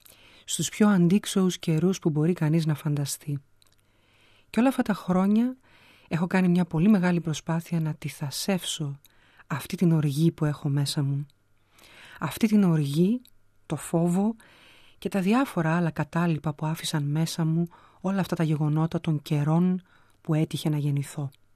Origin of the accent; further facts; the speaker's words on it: Rethymno, Crete, Greece; moved away; also born or lived in Athens / Munich; Πήγα ένα χωριατάκι που έφυγα από το Ρέθυμνο, ζώντας για λίγο στην Αθήνα, αλλά τόσο μίζερα και οδυνηρά.